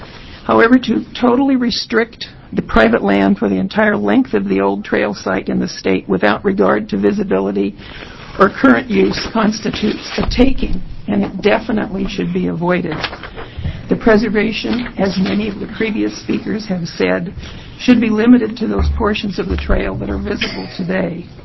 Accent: Sandy, Oregon, United States; from Sandy, Oregon. We have property in rural Clackamas County where we raise cattle and timber.

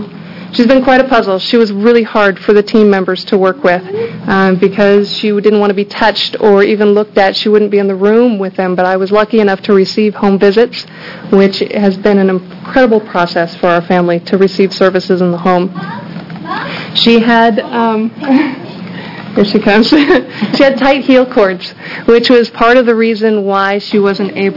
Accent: Eugene, Oregon, United States; I'm from Eugene, Oregon.

